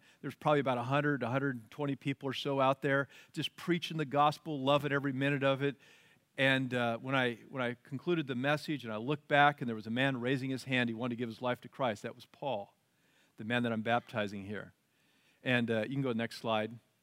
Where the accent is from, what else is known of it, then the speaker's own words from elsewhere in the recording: Oregon, United States; I grew up in Oregon, and I do a lot of outdoor stuff and backpacking and camping and all that.